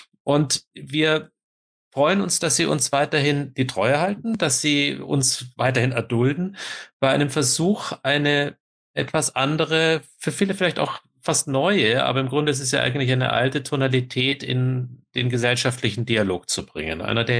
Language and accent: German; Kulmbach, Bavaria, Germany; in meiner Heimat in Kulmbach in der Stadthalle